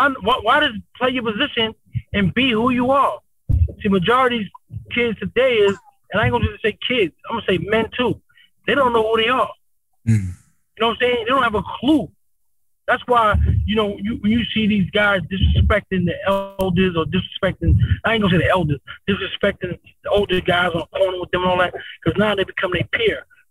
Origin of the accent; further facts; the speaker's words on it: East Coast, United States; He's from the West Coast. I'm from the East Coast.